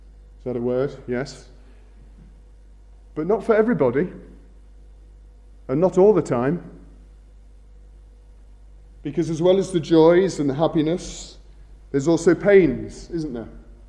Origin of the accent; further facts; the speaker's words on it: England, United Kingdom; also born or lived in Scotland / Northern Ireland; now in Wales; I've lived in Scotland. I was born and brought up in England, spent a great deal of time in Northern Ireland, and now I live in Wales.